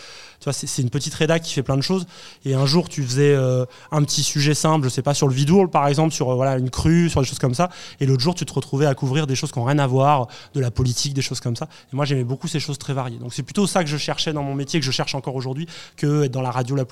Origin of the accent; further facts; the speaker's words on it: Montpellier, Occitanie, France; c'est mon nom de famille, je viens de Montpellier et voilà, je suis journaliste en radio principalement.